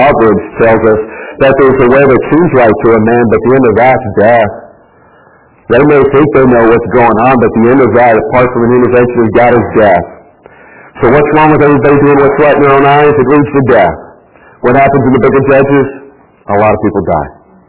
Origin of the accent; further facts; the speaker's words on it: Texas, United States; I was born and raised in Texas. I'm a Texan. No bones about it.